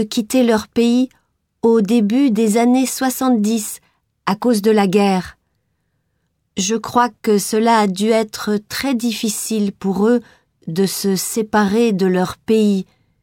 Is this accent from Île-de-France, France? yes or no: yes; Paris, Île-de-France, France; born there; now in Orléans, France; J'habite maintenant à Orléans, mais je suis née à Paris. Mes parents et mes grands-parents sont nés en Asie, au Laos. Mes grands-parents y habitent toujours.